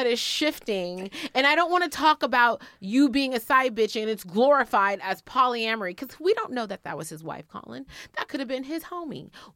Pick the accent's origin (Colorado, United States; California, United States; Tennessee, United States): California, United States; San Francisco; I was tolerant about it enough because I grew up in San Francisco where this was mm-hmm. status quo.